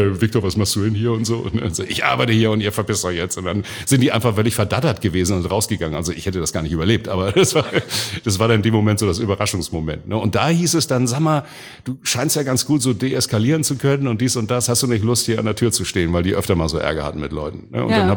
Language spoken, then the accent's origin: German; Hamburg, Germany; weil ich bin geborener Hamburger in der mindestens 8. Generation jetzt und da geht das Hamburgische sowieso nie ganz raus.